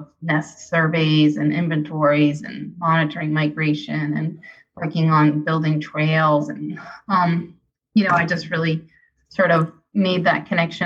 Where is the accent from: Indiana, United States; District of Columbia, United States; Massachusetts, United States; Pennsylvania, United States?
Massachusetts, United States; Boston; I grew up outside of Boston, 11 miles outside of Boston.